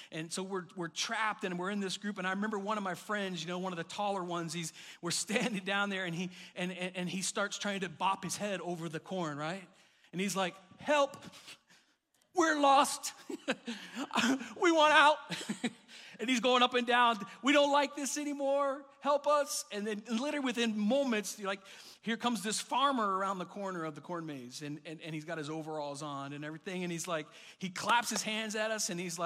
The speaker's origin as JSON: {"language": "English", "region": "Florida", "country": "United States", "tie": "born or raised there", "said": "But when I grew up in Florida, right? The great country of Florida. And I grew up in Florida, and we looked forward to fall."}